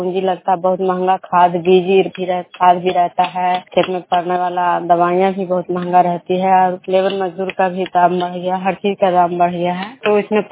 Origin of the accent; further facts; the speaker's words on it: Khujra, Bihar, India; मैं विष्णु प्रोग्राम खुजरा पंचायत नालंदा जिला नालंदा प्रखंड के निवासी हूँ।